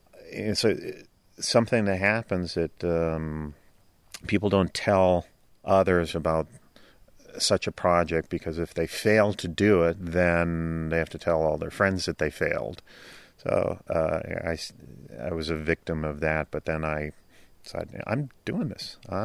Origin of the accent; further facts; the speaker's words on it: Laconia, New Hampshire, United States; The goals were move back to New Hampshire where I grew up. I'm originally from Laconia.